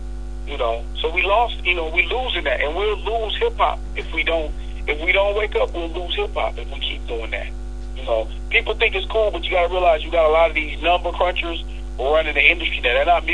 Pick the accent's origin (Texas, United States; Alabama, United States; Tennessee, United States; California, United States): California, United States; Pomona; if I start rapping like I'm from Baton Rouge, but I'm from Pomona, how special is it anymore?